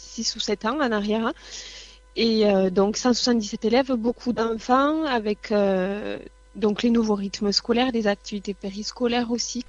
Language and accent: French; Vinassan, Occitanie, France; now in Montredon, France; Alors, je suis native de Vinestas.